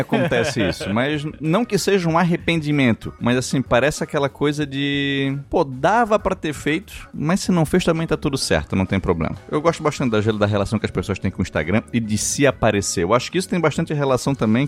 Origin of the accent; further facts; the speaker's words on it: Santa Catarina, Brazil; porra, nunca saí do Brasil. Mal e mal saí de Santa Catarina.